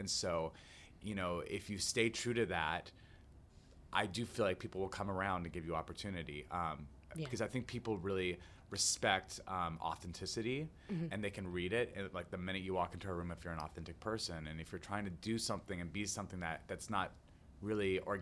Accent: Albuquerque, New Mexico, United States; I used to sing Les Miserables in my bedroom, you know, growing up in Albuquerque, New Mexico, like sing all the roles.

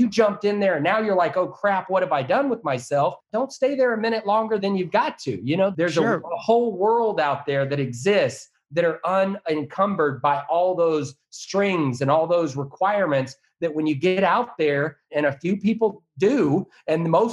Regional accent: Texas, United States; I'm a Texan, so I had Dallas Cowboys and the Texas Rangers.

